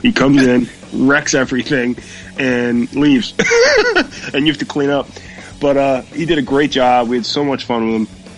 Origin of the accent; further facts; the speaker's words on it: Bethlehem, Pennsylvania, United States; I'm from Bethlehem, Pennsylvania, for anybody who gives a crap. And I have a pretty happening local scene around here.